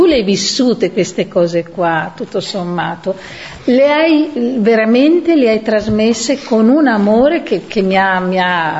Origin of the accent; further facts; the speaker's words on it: Friuli-Venezia Giulia, Italy; io che sono friulana, non di Aquileia ma più montana